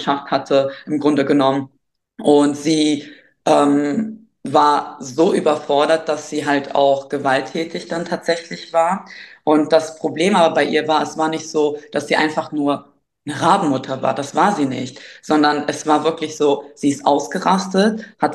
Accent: Germany; Nein, ich bin in Deutschland aufgewachsen

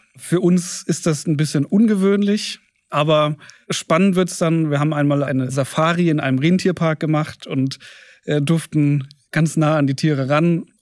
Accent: Mannheim, Baden-Württemberg, Germany; als Mannheimer angelt man natürlich am Rhein und Neckar.

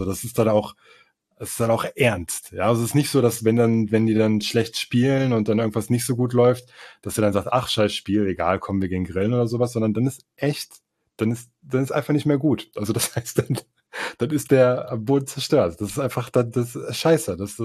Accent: Germany; Ich bin ja Deutscher. Ne? Ich sehe mich selber als Deutschen.

